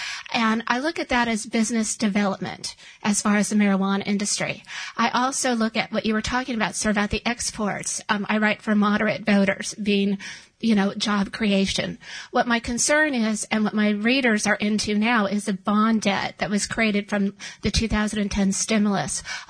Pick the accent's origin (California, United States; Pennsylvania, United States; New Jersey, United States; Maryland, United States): California, United States; and I came from California.